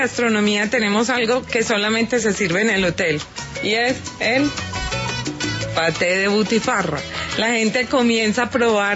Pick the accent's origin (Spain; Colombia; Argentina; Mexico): Colombia; Antioquia; now in Santa Marta, Colombia; Pues yo soy paisa y estoy muy recién, como digo yo, extraditada a Santa Marta.